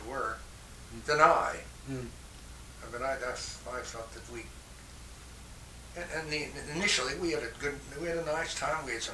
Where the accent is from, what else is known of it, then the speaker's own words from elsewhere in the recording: Ireland; And, you know, being Irish and being, I can be so intolerant of people who don't agree with me.